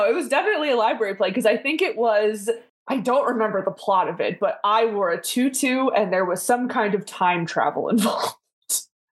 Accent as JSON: {"language": "English", "town": "Cleveland", "region": "Ohio", "country": "United States", "said": "I am from Cleveland, like Jen, currently living in upstate New York."}